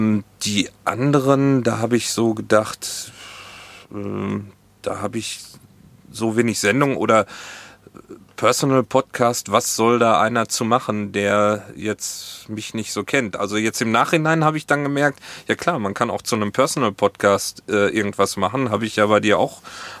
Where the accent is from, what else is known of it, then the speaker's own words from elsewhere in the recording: Hagen, North Rhine-Westphalia, Germany; now in Hamburg, Germany; Und ich komme nämlich ursprünglich aus Hagen. Das ist ja nur ein paar Kilometer von Lüdenscheid entfernt, wo ihr herkommt.